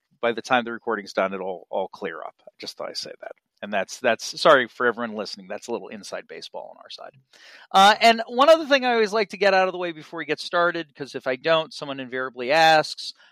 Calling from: New Jersey, United States; when I call someone in a market like San Diego and I'm calling from New Jersey is I'm wearing a sweater and you are not.

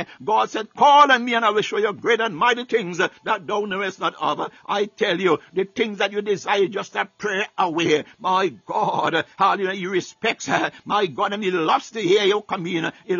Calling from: Baltimore, Maryland, United States; Until we meet again … I am speaking from Baltimore, Maryland.

